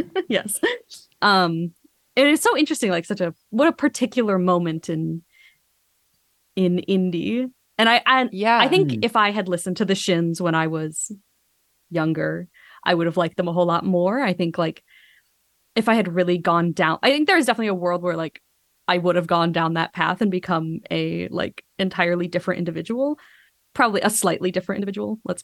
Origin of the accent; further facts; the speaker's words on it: Chicago, Illinois, United States; who's like a Chicago based emo guy, which I'm from Chicago, so I was going to listen to his band probably anyway